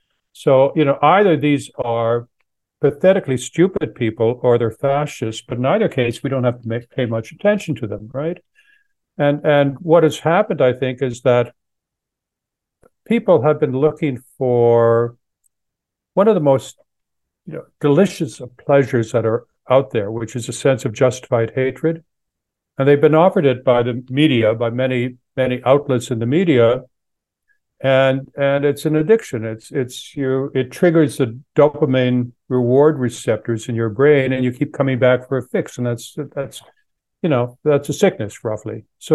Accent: Canada; now in United States; I'm originally from Canada.

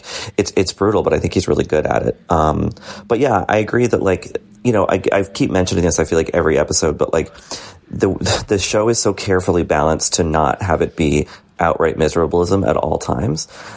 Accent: Boston, Massachusetts, United States; Like, Dennis Lehane, at least growing up in Boston, like, he was our sort of, like, you know, one of our tough guy poets

